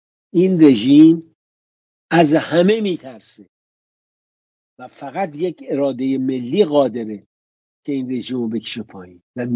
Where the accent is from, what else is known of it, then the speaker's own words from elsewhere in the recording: Iran; moved away; حالا مال ما 3-4 سال بود، تازه تابستونش هم میمدیم ایران میرم. ولی اونایی که نبود، ببینید من 40 سال از وطنم دور، 40 سال با تصویرها